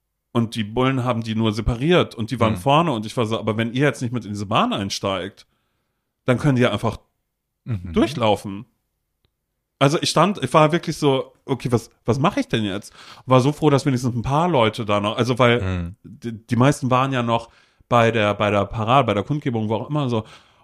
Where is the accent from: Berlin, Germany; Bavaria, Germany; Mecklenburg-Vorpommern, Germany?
Mecklenburg-Vorpommern, Germany; wie damals in Mecklenburg-Vorpommern, wo ich groß geworden bin